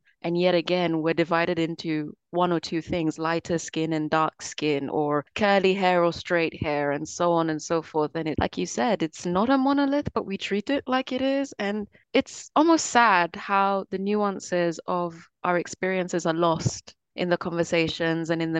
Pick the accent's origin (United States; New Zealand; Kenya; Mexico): Kenya; I think also being from Africa, growing up in Kenya